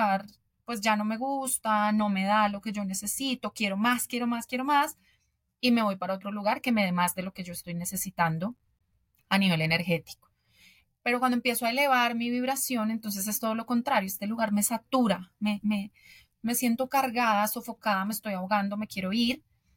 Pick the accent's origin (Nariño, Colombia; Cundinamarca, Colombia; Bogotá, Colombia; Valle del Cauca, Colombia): Bogotá, Colombia; yo llegué a vivir un tiempo en Nueva York y yo que soy de Bogotá, Nueva York me pareció abrumador.